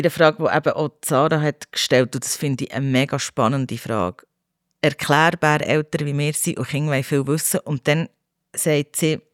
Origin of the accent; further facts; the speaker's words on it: Ticino, Switzerland; Also bei uns im Tessin hat es ja Esel.